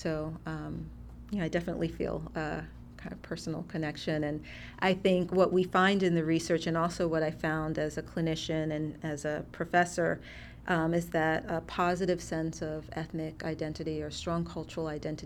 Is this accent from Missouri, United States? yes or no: no; Brooklyn, New York, United States; I am a New Yorican, meaning I'm second generation Puerto Rican, born and raised in Brooklyn, New York.